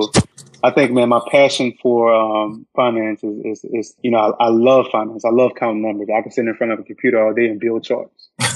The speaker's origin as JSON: {"language": "English", "region": "Louisiana", "country": "United States", "tie": "born or raised there", "said": "Like, growing up in Louisiana, man, my grandfather taught us everything."}